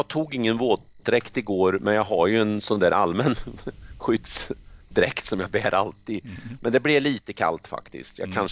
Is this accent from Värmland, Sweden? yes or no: yes; Filipstad, Värmland, Sweden; trots att jag är liksom uppväxt här i Filipstad